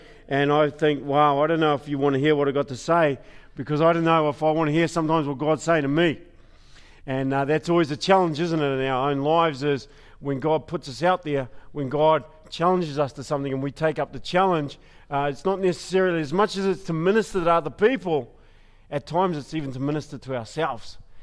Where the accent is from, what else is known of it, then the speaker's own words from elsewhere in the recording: New Zealand; and my wife is a Kiwi. I'm a Kiwi. My dad is a Pommy.